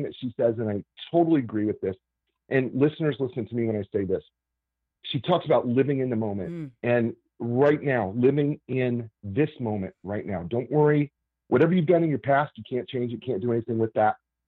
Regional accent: Nebraska, United States; And I grew up a farmhand in Nebraska.

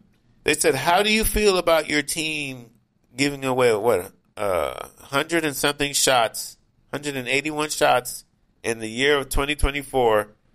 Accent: Jamaica; First of all, I'm Jamaican. Don't underestimate me.

